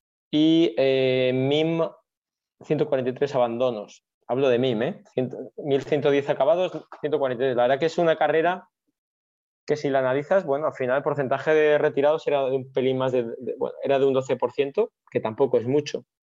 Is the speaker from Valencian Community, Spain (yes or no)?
yes; Benicàssim, Valencian Community, Spain; porque soy de Benicassin, ¿qué voy a pedir?